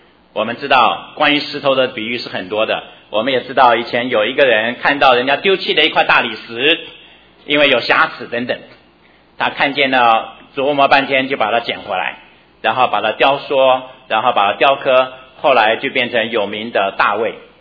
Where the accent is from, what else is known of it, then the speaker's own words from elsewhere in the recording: China; 就像我们中国人吹毛求疵的厉害得不得了